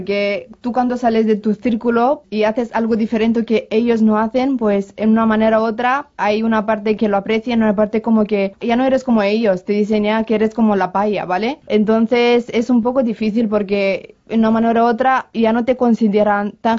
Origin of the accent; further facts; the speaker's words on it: Romania; porque soy gitana, pero yo nunca he escondido mi condición de rumana y gitana.